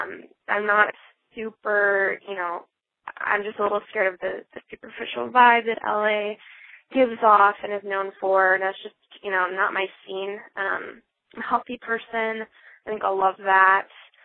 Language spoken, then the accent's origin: English; Midwest, United States; I am from the Midwest, pretty much born and raised here. I'm just shy of 25, and I am planning on moving out to California, to the LA area, in just a few months.